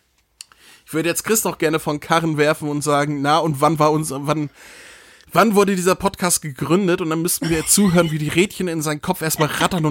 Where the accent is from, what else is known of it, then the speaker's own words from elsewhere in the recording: Northern Germany, Germany; ich bin Norddeutscher, wir sagen Feudeln.